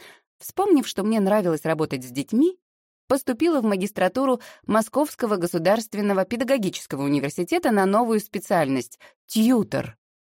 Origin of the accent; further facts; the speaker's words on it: Novocheboksarsk, Chuvashia, Russia; Пришлось вернуться в Новочебоксарск с целью в следующем году обязательно поступить в Москве. В родном городе я время даром не теряла.